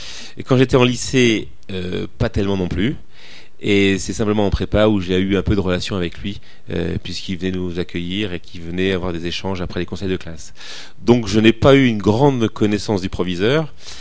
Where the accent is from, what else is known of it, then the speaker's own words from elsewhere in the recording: Nantes, Pays de la Loire, France; also born or lived in Cahors / Paris; je suis né à Cahors, une ville connue pour son vin, qui est près de l'Auvergne. Et très rapidement, je suis venu à Nantes, une ville de l'Ouest. Et donc, j'ai fait mes études à Nantes